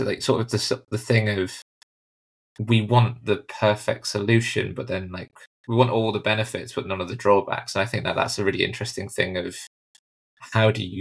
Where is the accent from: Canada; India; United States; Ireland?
Canada; He's saying that he's seen that I was from Canada